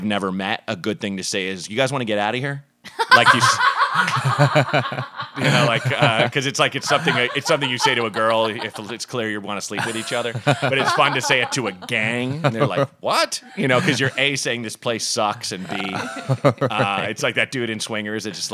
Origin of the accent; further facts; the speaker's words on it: Oregon, United States; maybe that's because I grew up in Oregon.